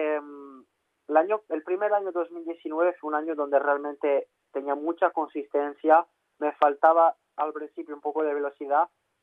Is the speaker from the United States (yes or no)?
no; France; Spanish is a second language; siendo el primer francés en haber ganado MotoGP